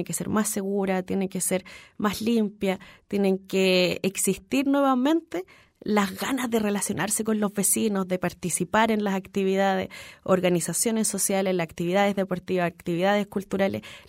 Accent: San Joaquín, Santiago Metropolitan, Chile; Yo soy de San Joaquín, quiero estar siempre acá.

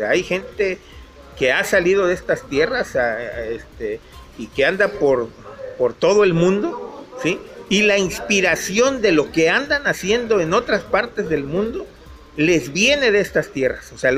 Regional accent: Minatitlán, Veracruz, Mexico; yo nací y crecí en Minatitlán, en Veracruz. Y bueno, pues para mí no hay conflicto, no hay diferencia. Yo me siento ismeño y me siento en mi tierra, tanto del lado de Oaxaca como del lado de Veracruz.

